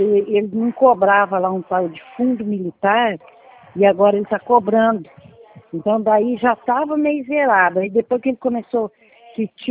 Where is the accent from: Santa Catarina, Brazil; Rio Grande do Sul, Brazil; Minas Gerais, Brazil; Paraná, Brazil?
Paraná, Brazil; eu sou do Paraná, do Ratinho.